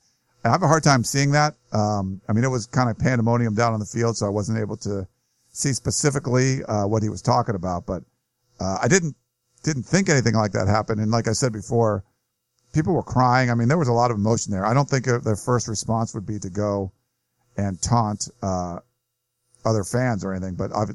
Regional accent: Pasadena, California, United States; I grew up in Pasadena. I live there today. Played ball in the 70s locally.

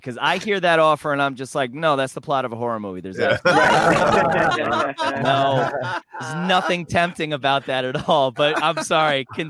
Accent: New York City, New York, United States; I grew up in New York and I haven't been back in in months now.

